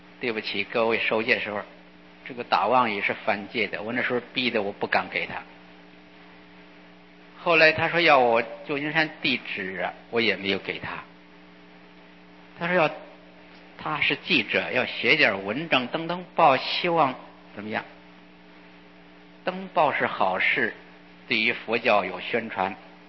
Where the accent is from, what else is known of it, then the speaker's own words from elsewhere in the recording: Beijing, China; 你是哪儿人？我说我是北京